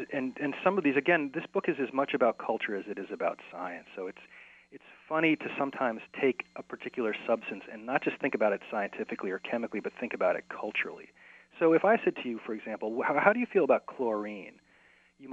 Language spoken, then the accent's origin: English; New York City, New York, United States; For example, I grew up in New York. New York City, you might think New York City couldn't possibly have clean water.